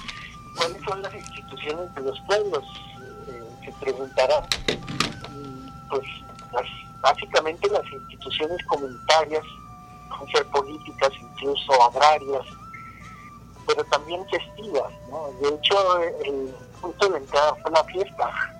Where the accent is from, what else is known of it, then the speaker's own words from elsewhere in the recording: Colombia; moved away as an adult; now in Mexico; Yo soy periodista y soy colombiano y vine a México a hacer una posgrado en estudios latinoamericanos.